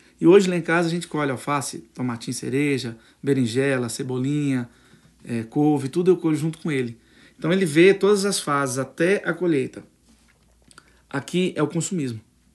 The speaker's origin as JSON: {"language": "Portuguese", "town": "Brasília", "region": "Federal District", "country": "Brazil", "tie": "born or raised there", "said": "eu sou filho de Brasília, nasci em Brasília, mas tenho grande valor ao caipira, fui criado na cultura caipira."}